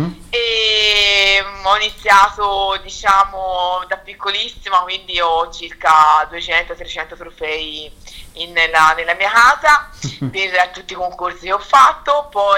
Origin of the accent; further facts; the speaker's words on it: Tuscany, Italy; Io sono toscana, ma penso si senta.